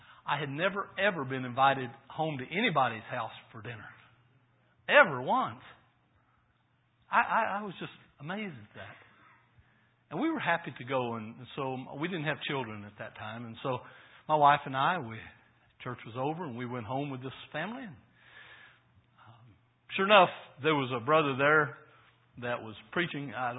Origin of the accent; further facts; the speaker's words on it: Arkansas, United States; I mean, it's not like we were somebody that had been raised in Holmes County, you know? I mean, we're from Arkansas.